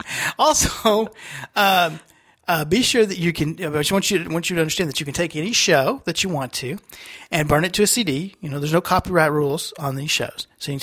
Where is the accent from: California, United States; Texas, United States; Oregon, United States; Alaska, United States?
Texas, United States; Born and bred. I was born and bred in Texas.